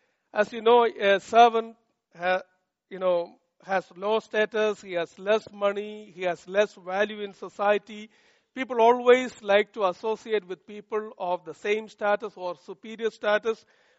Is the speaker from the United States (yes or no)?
no; Kerala, India; my home state is 3,000 miles away from Bihar, and it was a huge difference from going from Kerala to Bihar.